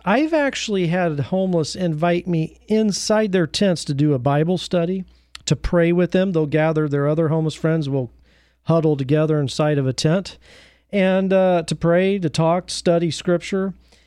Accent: Portland, Oregon, United States; And then Portland, my hometown, Portland, Oregon. Love it.

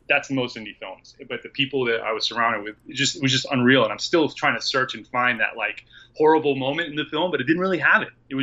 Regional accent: United States; I'm American. I've grown up in the United States.

